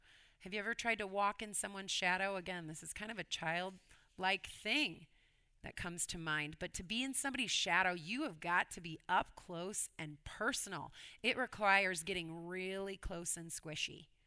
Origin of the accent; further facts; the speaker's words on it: Illinois, United States; also born or lived in Louisville, Kentucky; Now, growing up in Illinois, I always called sleepovers, sleepovers. It's just what you did.